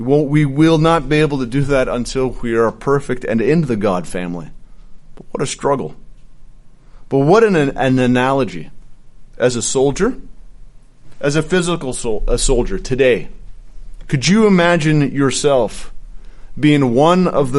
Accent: Canada; growing up in Canada, it was an opportunity. I've never held a gun in my hands.

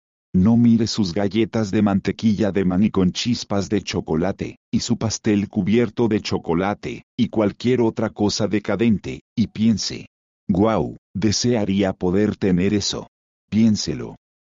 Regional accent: Canada; Soy canadiense, así que no me aplica

